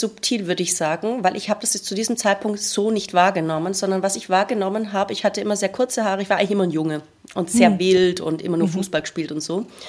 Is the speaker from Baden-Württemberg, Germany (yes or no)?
yes; Baden-Württemberg, Germany; born there; ich bin ja gebürtige Schwäbin